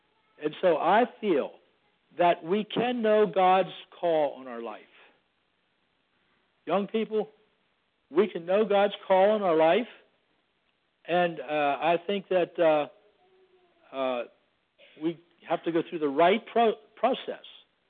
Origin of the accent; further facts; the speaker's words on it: Pennsylvania, United States; now in Maryland, United States; My wife and I grew up in Pennsylvania. We got married in Pennsylvania, and the year after we were married, we were called to Maryland